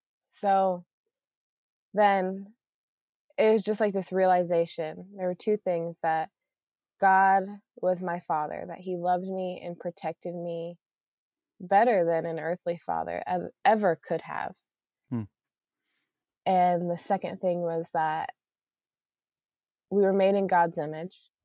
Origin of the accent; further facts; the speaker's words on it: Ohio, United States; Yeah, so I grew up in and out of the foster care system. I grew up in Ohio